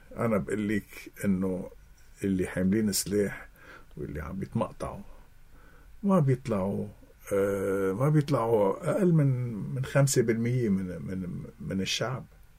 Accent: Lebanon; الحياة والنمط يلي كلنا معودين نعيشه نحن كلبنانيين.

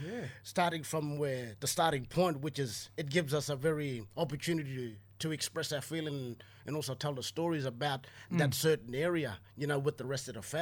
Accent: Kuranda, Queensland, Australia; Guys, I'm Jabugai from Kuranda. I'm Jabugai representative, part of the Jabugai Nation group

